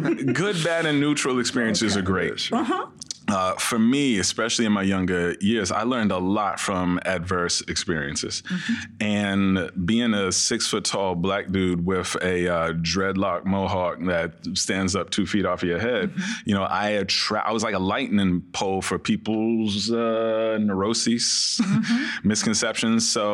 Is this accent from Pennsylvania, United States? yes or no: no; Washington, District of Columbia, United States; And my dad was the dean of the art department at Howard University. I grew up on the Howard University campus.